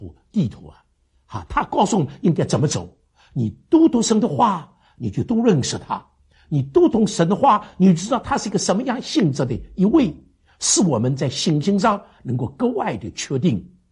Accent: Shanghai, China; 我常常讲，这个我们上海人最迷信了

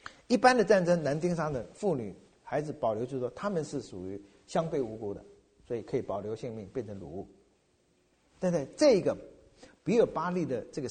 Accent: China; 那我们中国人你知道也是一样

